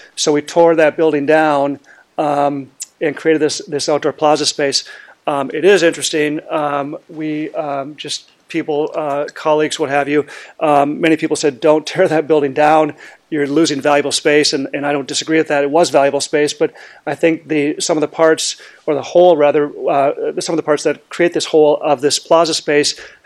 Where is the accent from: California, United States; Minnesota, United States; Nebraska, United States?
Minnesota, United States; St. Paul; And my roots are extend back to St. Paul. I grew up in St. Paul, attended high school at Highland Park, and have spent the first 18 years of my life in the city